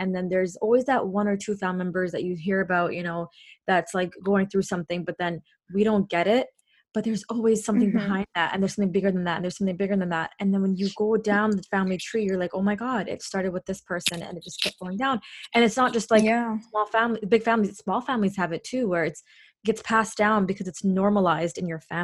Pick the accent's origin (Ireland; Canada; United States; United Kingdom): Canada; also born or lived in Saudi Arabia; I grew up in Saudi Arabia. Well, I was there for like 4 years, but I grew up in Canada